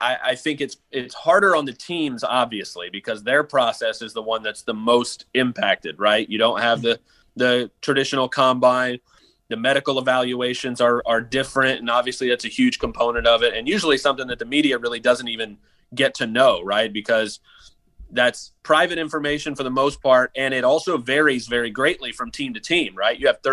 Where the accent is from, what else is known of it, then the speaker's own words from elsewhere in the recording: Tampa Bay, Florida, United States; I grew up in Tampa Bay. I'm a Bucks guy and grew up a Bucks fan.